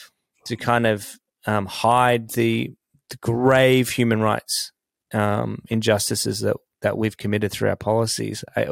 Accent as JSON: {"language": "English", "country": "Australia", "said": "I'll call out Australia because I'm an Aussie"}